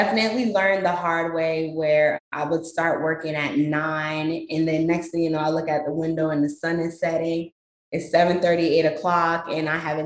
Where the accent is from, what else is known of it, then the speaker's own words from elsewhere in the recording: Nigeria; I'm Nigerian. So if you know anything about Nigerian culture, we are extravagant in everything that we